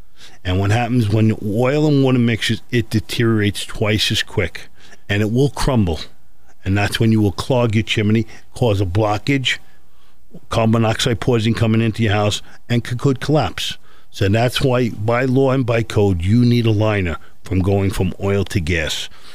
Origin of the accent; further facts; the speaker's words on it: New York, United States; moved away; Well, I'm originally here from New York. I've been out here for the last 9 years. And I'm sorry if I can't get rid of this accent, but it's here to stay.